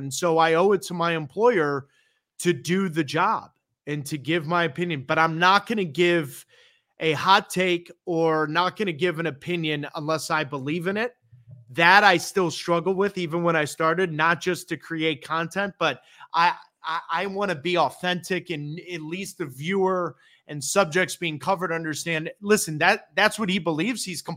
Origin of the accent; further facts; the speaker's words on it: St. Louis, Missouri, United States; also born or lived in Minneapolis; now in Boston, United States; I was born in Minneapolis, Minnesota, but raised in St. Louis, Missouri. So St. Louis raised me, but Boston made me